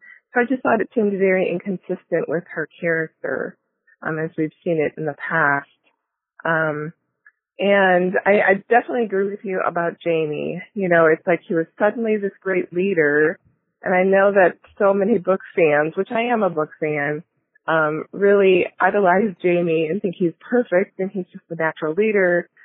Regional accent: Illinois, United States; I'm from Illinois. This is my first time calling in.

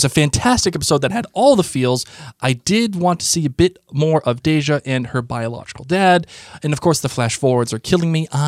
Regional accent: Rhode Island, United States; Because we're from Rhode Island.

